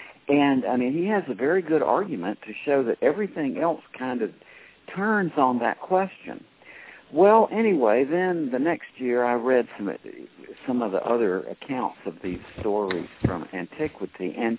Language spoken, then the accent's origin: English; Georgia, United States; And I was from Georgia and didn't really attend any sort of religious services or anything.